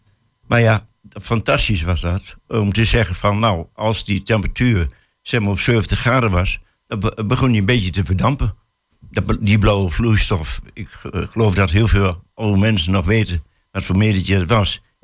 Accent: Hengelo, Overijssel, Netherlands; Ik noem maar eventjes Hengelo, want ik kom uit Hengelo.

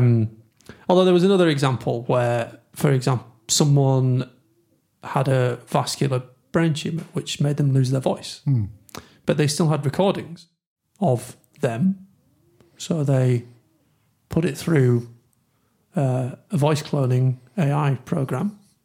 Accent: United Kingdom; I'm British, so it takes about 100 years for us to adapt to anything, doesn't it?

